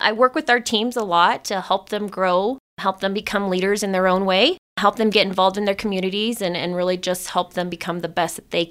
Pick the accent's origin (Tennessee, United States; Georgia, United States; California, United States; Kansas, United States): Kansas, United States; Dodge City; now in San Luis Valley, United States; I'm from Dodge City, Kansas.